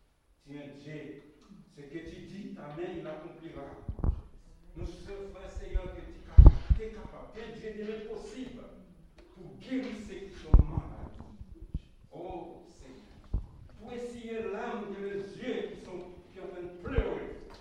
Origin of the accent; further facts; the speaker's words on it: Haiti; born there; je prie pour une prière pour mon pays natal en Haïti, qui traverse un moment difficile.